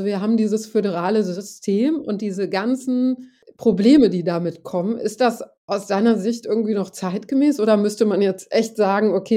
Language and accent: German; Göttingen, Lower Saxony, Germany; Ich komme aus Göttingen übrigens, ne?